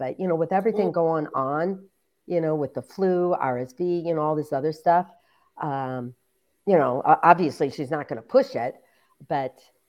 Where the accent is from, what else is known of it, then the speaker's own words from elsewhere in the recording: Michigan, United States; I love it because I love my home state.